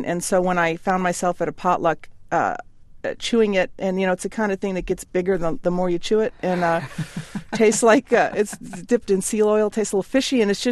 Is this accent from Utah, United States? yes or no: no; Alaska, United States; and I'm feeling all insecure, and I was from Alaska, right? And here I am at the San Francisco Chronicle